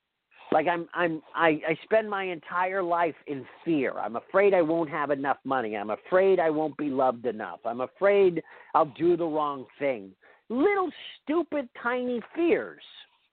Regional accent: United States; As an American citizen, I have free speech and I have free choice

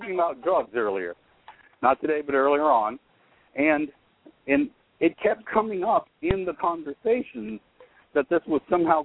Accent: Steubenville, Ohio, United States; Downtown Steubenville.

